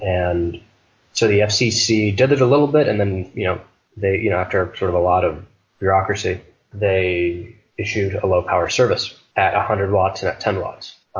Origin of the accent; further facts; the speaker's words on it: Detroit, Michigan, United States; You were listening to I'm from Detroit, so you're listening to the same formats in Detroit as you were in Philadelphia, as you were in Topeka, Kansas.